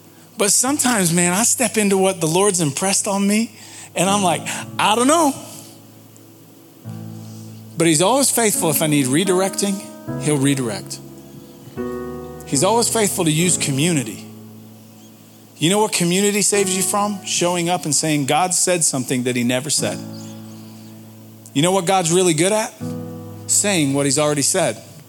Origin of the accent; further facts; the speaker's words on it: England, United Kingdom; I'm English. I can say that.